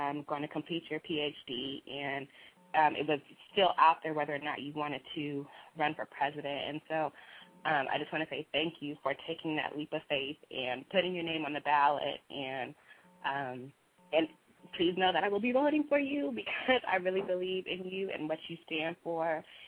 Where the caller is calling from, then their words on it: California, United States; I'm calling from California.